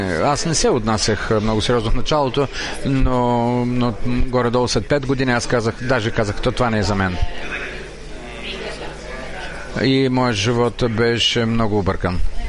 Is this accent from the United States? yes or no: no; Japan; Аз дойдох от Япония